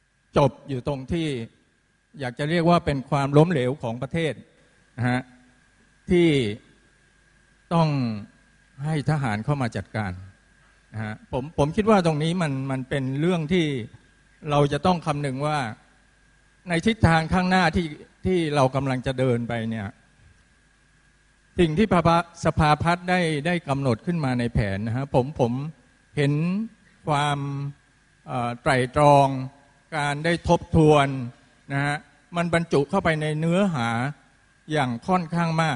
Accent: Southern Thailand, Thailand; ผมมาจากภาคใต้นะฮะเรามีความมั่นคงเรามีความยั่งยืนอยู่แล้วนะฮะ

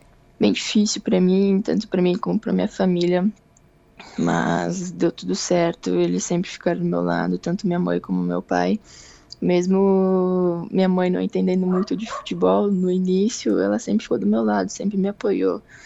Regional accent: Farroupilha, Rio Grande do Sul, Brazil; que eu sou de Farroupilha

